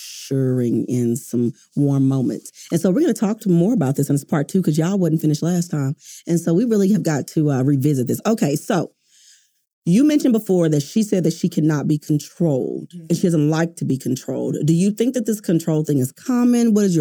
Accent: Houston, Texas, United States; first of all, I'm originally from Houston. And let me tell you, baby, that's all we serving, first of all.

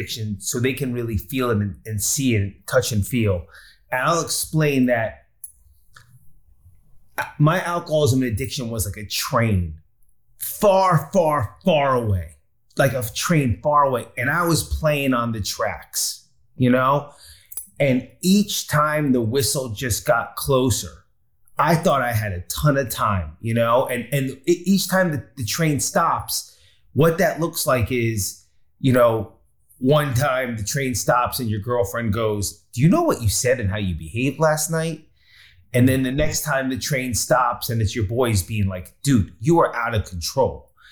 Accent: New Jersey, United States; even from being the fat kid growing up in Jersey.

